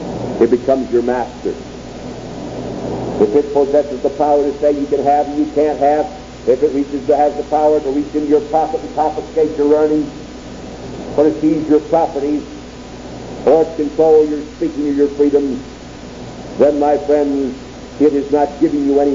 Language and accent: English; New England, United States; And I was raised in New England State, but there were no difference in any other part of the country.